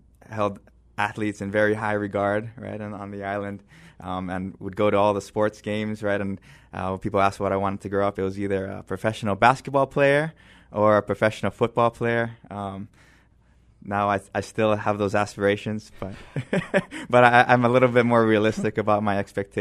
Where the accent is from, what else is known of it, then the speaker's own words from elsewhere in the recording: Kaneohe, Hawaii, United States; also born or lived in Honolulu; So I grew up in the valley of Kaneohe, and when I was around 13 years old, I moved to the city, to Aleva Heights, and I lived in Honolulu until I went out to college in the mainland in California.